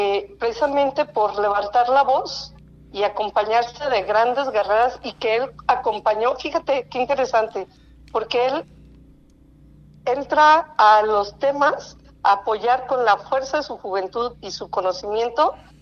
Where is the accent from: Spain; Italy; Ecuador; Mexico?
Mexico; Zapopan, Jalisco; yo soy de Zapopan